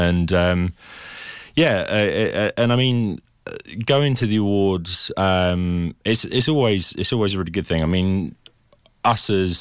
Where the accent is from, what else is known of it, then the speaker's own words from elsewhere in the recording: Cambridge, East of England, United Kingdom; coming from Cambridge, it's you know, I think, and growing up in Cambridge